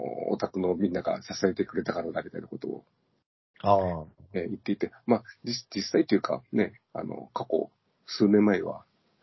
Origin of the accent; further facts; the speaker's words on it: Nagoya, Aichi, Japan; 地元名古屋の地下アイドルに